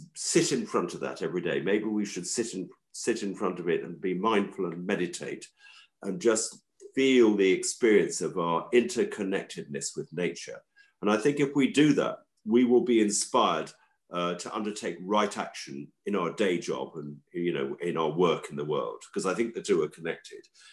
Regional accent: London, United Kingdom; we were a community of six people who got back to the land here in 1973 from London, because I grew up in London.

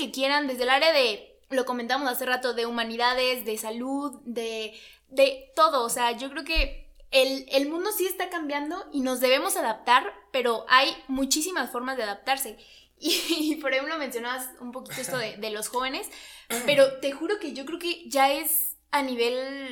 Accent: Mexico; como personas, como mexicanos, como seres humanos

